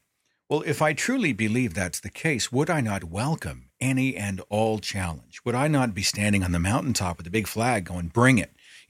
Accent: Tulsa, Oklahoma, United States; Where we did a conference in my hometown of Tulsa just a few weeks ago.

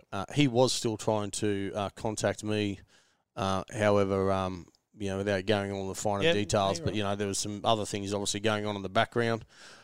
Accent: Toowoomba, Queensland, Australia; Yep. Born and bred in Toowoomba.

